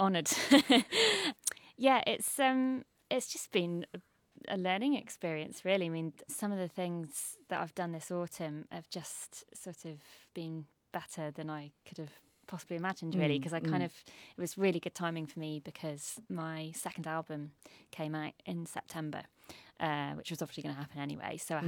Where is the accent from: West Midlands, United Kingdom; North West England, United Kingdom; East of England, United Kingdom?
West Midlands, United Kingdom; now in London, United Kingdom; Because I grew up in Shropshire, there wasn't really much of anything going on compared to what it's like in London.